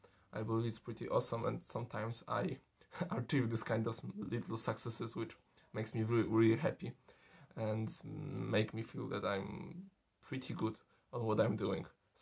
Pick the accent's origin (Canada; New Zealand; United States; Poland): Poland; I'm 28 years old, I'm from Poland.